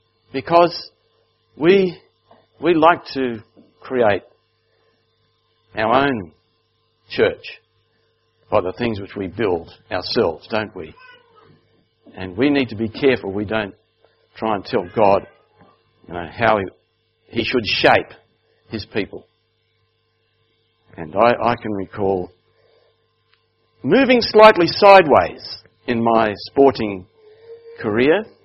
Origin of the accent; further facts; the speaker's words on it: Cairns, Queensland, Australia; born there; I was born in Cairns, actually, many years before, just after the war, and Horsham was our second town back in Australia.